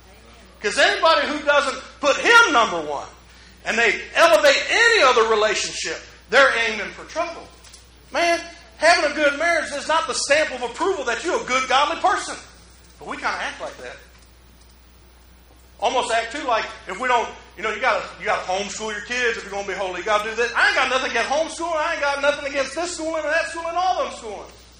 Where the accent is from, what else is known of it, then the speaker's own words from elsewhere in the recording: Detroit, Michigan, United States; I had never plowed. I'm from Detroit.